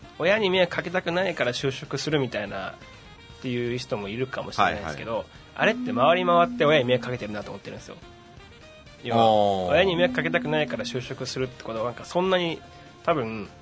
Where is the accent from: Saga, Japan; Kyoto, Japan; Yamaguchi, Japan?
Yamaguchi, Japan; Shimonoseki; 元々とは僕は割と下関出身で、下関西高校っていう、はい、うん、まあまあ一応進学校のとこに